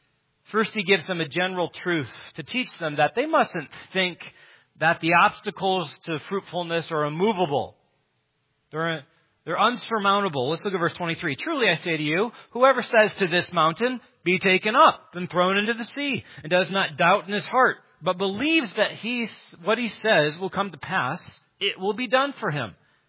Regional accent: Great Lakes, United States; I grew up around Lake Michigan.

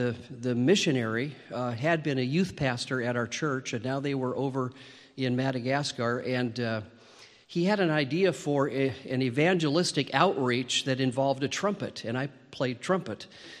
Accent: Spokane, Washington, United States; Sadly, the church I grew up in Spokane, although a good church in many ways, it was a typical Baptist church

